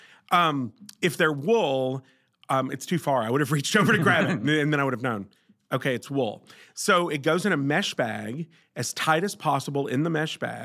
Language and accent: English; Kentucky, United States; So I grew up in Kentucky.